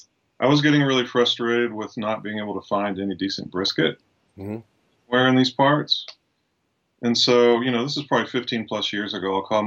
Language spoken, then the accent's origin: English; Mesquite, Texas, United States; also born or lived in Austin, Texas; I'm from Texas. I was born in Austin, grew up outside of Dallas in Mesquite.